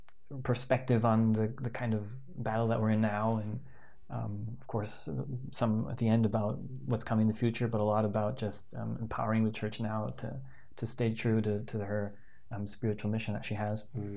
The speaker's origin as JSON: {"language": "English", "country": "United States", "said": "Well, I mean, since I was from the States, I'm very closely connected to the kind of theology that came from there."}